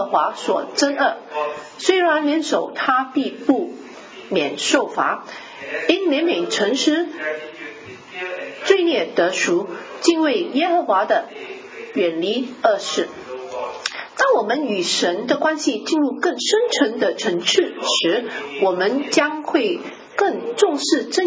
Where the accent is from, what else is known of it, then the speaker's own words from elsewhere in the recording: Kuala Lumpur, Malaysia; 我小时候在吉隆坡就读一所公教小学